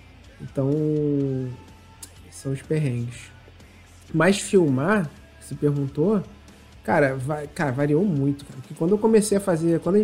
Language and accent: Portuguese; Nova Iguaçu, Rio de Janeiro, Brazil; Sou, nascido e criado. Então. Inclusive, eu tô morando do lado onde eu nasci.